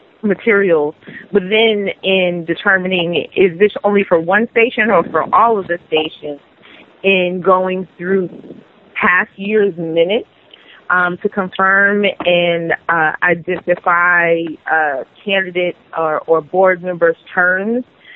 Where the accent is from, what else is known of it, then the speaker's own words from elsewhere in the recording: Washington, District of Columbia, United States; and I'm from Washington, this is my hometown